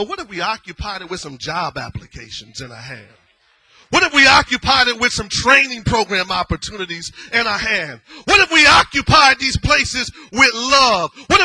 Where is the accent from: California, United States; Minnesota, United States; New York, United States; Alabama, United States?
Alabama, United States; Epps; I'm from Alabama. I lived in Epps, Alabama, population of 200 people. When my family left, it went under 200. And you knew everybody.